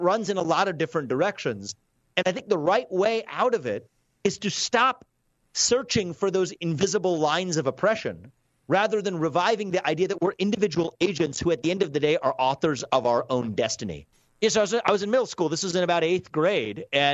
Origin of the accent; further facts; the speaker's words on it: Ohio, United States; You know, I grew up in Southwest Ohio as an Indian American kid with a funny name and parents with speaking with an accent.